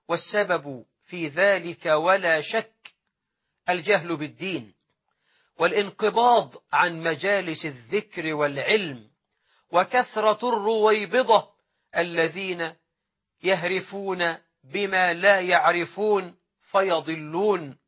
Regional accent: Egypt; أن يجعل بلدنا مصر أمنا أمانا

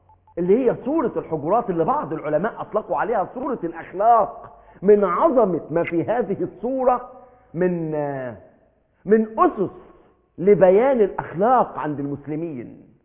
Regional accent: Egypt; مش هي دي اخلاقنا كمصريين، مش هي دي اخلاقنا كمسلمين

